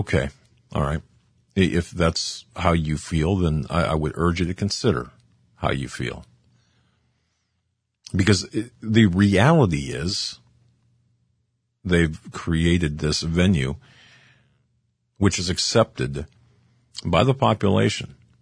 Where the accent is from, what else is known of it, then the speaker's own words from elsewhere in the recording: Pennsylvania, United States; For example, Pennsylvania, my home state